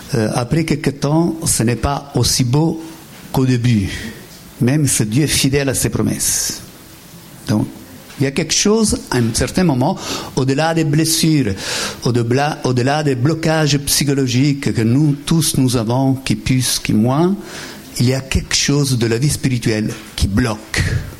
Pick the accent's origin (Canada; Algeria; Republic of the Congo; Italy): Italy; accent: Italian; French is a second language; puisque j'ai un accent italien très marqué